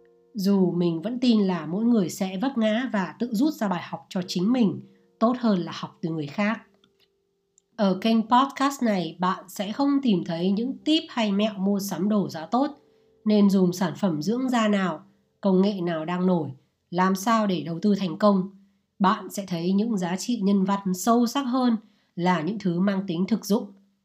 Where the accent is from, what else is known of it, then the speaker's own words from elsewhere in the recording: Hanoi, Vietnam; mình là một cô gái gốc Hà Nội, khi ba đời từ đời các cụ đến bà ngoại và mẹ mình đều sinh ra và lớn lên ở Hà Nội.